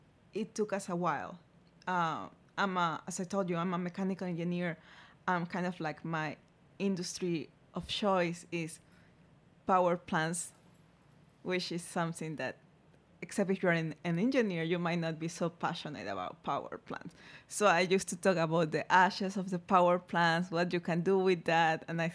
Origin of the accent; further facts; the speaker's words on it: Ecuador; English is a second language; like I'm from Ecuador